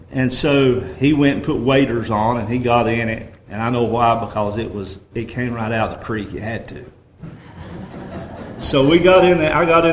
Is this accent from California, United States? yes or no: no; North Carolina, United States; born or raised there